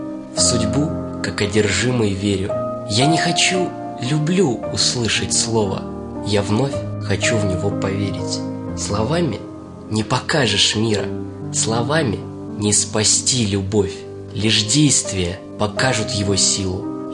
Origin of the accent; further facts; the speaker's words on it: Roshal, Moscow Oblast, Russia; born there; Здравствуйте, я родился в Рошале, потом переехал в Коломну, поступил в Гжельский государственный университет, там учился, проживаю в общежитии.